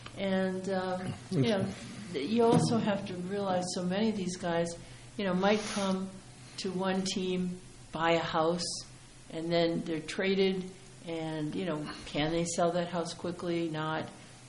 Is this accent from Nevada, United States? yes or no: no; Milwaukee, Wisconsin, United States; growing up in the Midwest, you know, we skated on ponds.